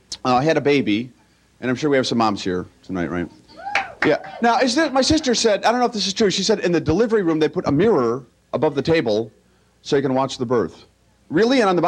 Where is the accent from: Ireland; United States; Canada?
Ireland; So I run into the beer tent, you know, because I'm Irish, and people expect that of me, apparently.